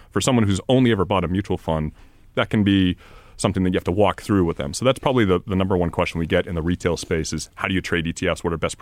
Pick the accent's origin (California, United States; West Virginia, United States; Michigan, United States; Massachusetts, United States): Massachusetts, United States; Boston; I think growing up in Boston, it was more of who are the major employers in financial services.